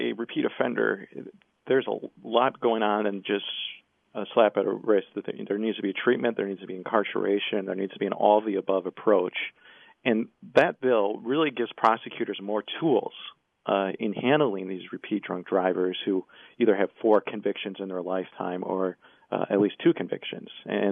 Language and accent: English; Wisconsin, United States; And you know, I'm from Wisconsin. I get told every time I come back there that, well, you know, you just enforce the laws that are on the books.